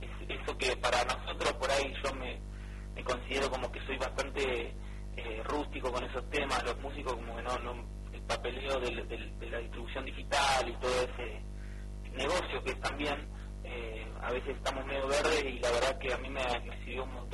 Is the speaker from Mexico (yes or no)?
no; Mar del Plata, Buenos Aires Province, Argentina; hace un buen tiempo ya que vivo en Temperley. Soy marplatense, pero hace un buen rato ya, unos 8 o 10 años que vivo acá. Así que ya se puede decir que soy bonaerense.